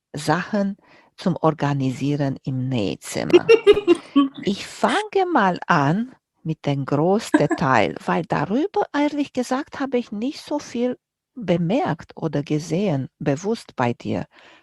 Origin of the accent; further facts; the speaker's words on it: Romania; moved away; ich bin groß geworden in Rumänien und wir hatten nicht viel